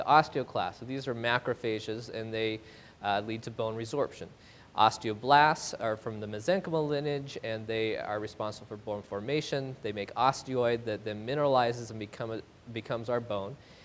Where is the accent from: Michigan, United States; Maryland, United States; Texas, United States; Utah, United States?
Utah, United States; North Ogden; As mentioned, I'm from North Ogden, and so I feel right at home.